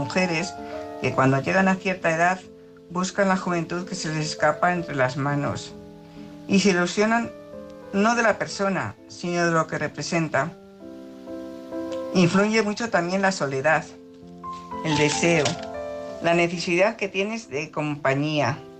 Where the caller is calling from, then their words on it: Salamanca, Castile and León, Spain; de Salamanca.